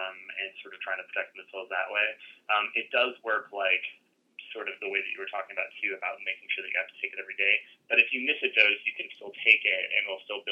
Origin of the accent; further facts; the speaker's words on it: Chicago, Illinois, United States; I'm from Chicago.